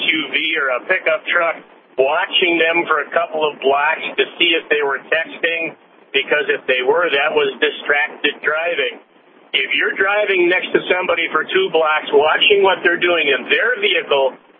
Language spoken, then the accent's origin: English; Montana, United States; I'm from Montana, and it's a local ordinance here.